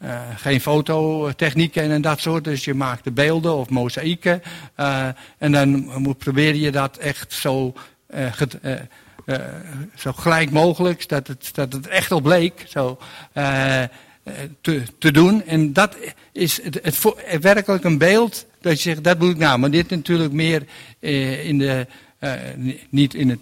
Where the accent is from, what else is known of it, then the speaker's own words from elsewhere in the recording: Amsterdam, North Holland, Netherlands; dat ik uit Amsterdam kom.